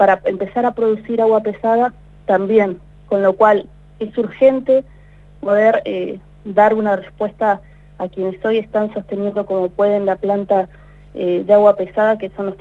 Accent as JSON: {"language": "Spanish", "country": "Argentina", "said": "como argentinos y argentinas"}